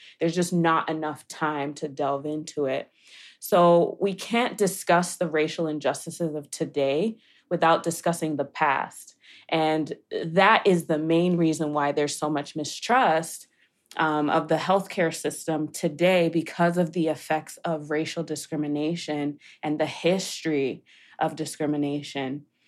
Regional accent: Nigeria; since I'm Nigerian, it seems like most Nigerians are doctors, lawyers, engineers.

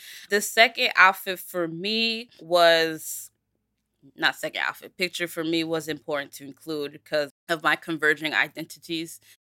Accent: Nigeria; And then I'm in a traditional outfit because I'm Nigerian.

